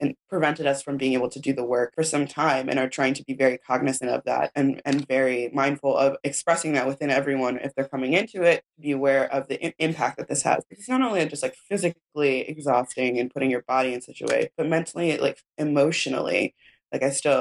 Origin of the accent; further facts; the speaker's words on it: East Coast, United States; now in Oakland, United States; I'm from the East Coast, so I'm not even from Oakland myself